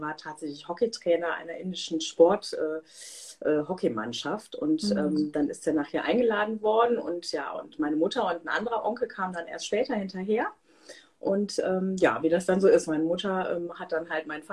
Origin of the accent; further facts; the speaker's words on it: Germany; born there; Ich bin halbe Inderin, aber hier in Deutschland geboren. Wohne in der Nähe von Köln. Bin Jahrgang 77